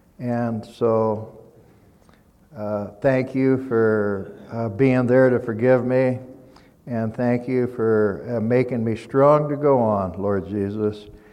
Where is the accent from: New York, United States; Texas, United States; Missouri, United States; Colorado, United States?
Colorado, United States; Boulder; I was born in Boulder, and so I'm a native, right? My father was born in Boulder also